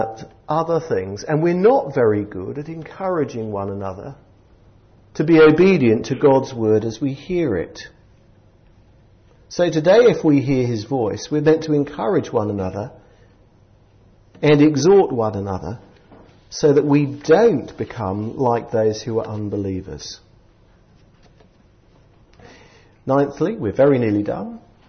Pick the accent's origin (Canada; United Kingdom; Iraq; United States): United Kingdom; England; it is the case in the church I go to, very often is the case, that we are very English and we are therefore very private.